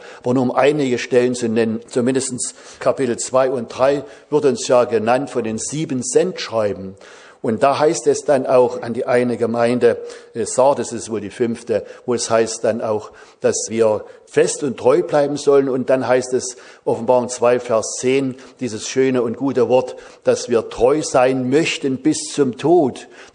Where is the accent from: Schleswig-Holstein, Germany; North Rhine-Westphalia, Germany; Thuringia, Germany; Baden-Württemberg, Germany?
Thuringia, Germany; Das war bei mir während einer Evangelisation in einer ganz kleinen Gemeinschaft damals, wo ich herstamme aus Thüringen.